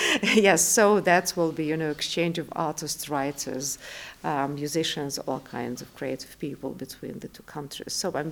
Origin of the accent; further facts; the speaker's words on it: Moscow, Russia; Yes, I'm Moscovite. I was born in Moscow.